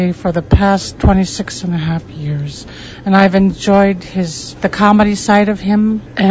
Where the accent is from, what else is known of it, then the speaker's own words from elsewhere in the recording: Tununuk, Alaska, United States; I'm originally from Tununuk, Alaska